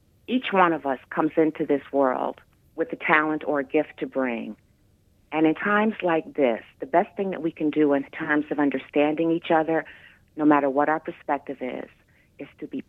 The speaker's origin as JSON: {"language": "English", "town": "Washington", "region": "District of Columbia", "country": "United States", "tie": "born or raised there", "said": "But growing up in Washington, D.C., I was able to babysit for many famous artists, including Lou Stovall and Sam Gilliam."}